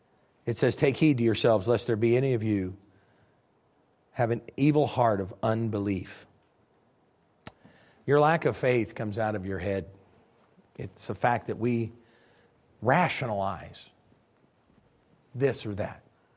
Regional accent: Illinois, United States; I'm from Illinois up north, and we'd have root cellars, and that's where the old folks would can food and put them away.

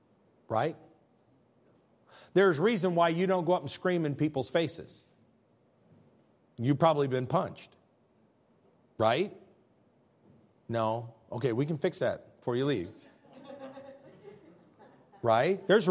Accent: United States; born there; Even better than that, I was born in America. I'm a Bears fan.

